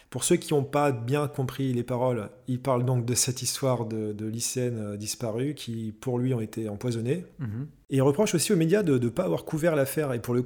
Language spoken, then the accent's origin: French; Île-de-France, France; nous on est deux amis d'enfance, on a grandi dans l'Essonne tous les deux, on a fait notre scolarité là-bas, de la maternelle à la fac.